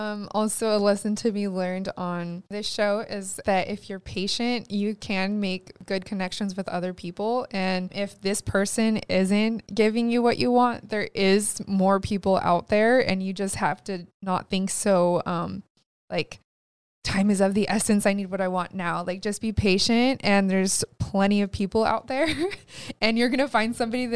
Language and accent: English; California, United States; Whereas, you know, we're from California.